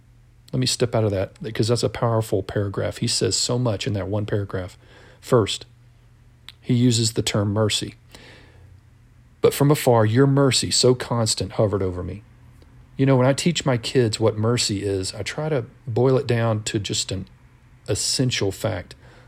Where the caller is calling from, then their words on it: Albuquerque, New Mexico, United States; I'm recording this from Albuquerque, New Mexico